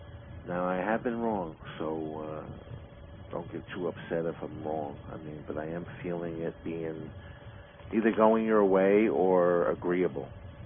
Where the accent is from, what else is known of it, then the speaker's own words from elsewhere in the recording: New York, United States; I love New York. I'm a New Yorker at heart.